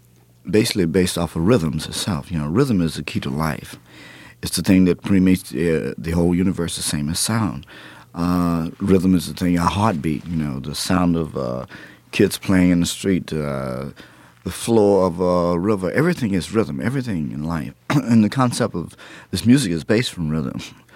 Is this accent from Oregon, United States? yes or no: no; Texas, United States; I was just happened to be in New York, and I'm from Texas